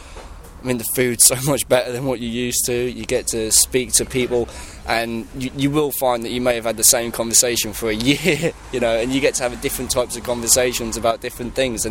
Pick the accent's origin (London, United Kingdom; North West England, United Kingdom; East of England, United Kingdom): East of England, United Kingdom; Norwich; I came from Norwich, I lived in Norwich, and I've got to stay in Norwich